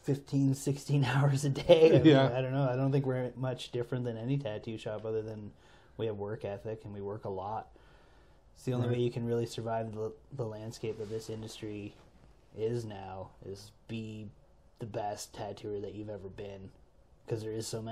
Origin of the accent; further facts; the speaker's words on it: Oshawa, Ontario, Canada; Yeah, like I moved down here from Oshawa.